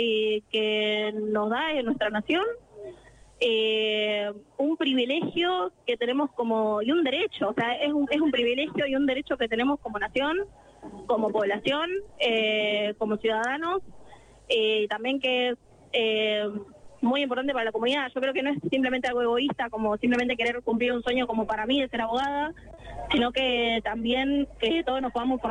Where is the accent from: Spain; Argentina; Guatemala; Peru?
Argentina; Tierra del Fuego; now in La Plata, Argentina; No, soy de Tierra del Fuego, pero estoy acá en La Plata.